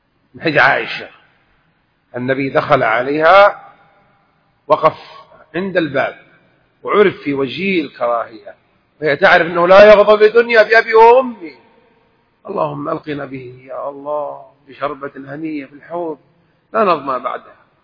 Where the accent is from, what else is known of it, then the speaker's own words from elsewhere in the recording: Jeddah, Makkah Province, Saudi Arabia; وأنا من أهل جدة من مواليد جدة